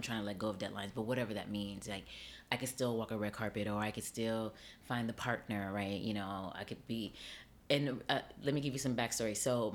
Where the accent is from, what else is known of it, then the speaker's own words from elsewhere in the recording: Las Vegas, Nevada, United States; I grew up on the West Coast. I grew up in Las Vegas.